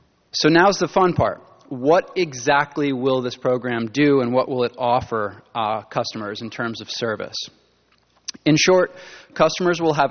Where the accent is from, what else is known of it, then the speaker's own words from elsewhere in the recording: Vermont, United States; now in California, United States; and I'm from Vermont. I was told to say in California, the one. You guys put the in front of things out here.